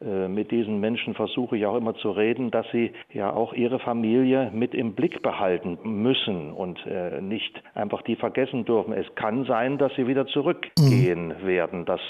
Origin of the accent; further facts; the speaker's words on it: East Germany, Germany; Und ich bin hier im Osten Deutschlands groß geworden, von daher liegt mir das auch sehr am Herzen, dieses Werk.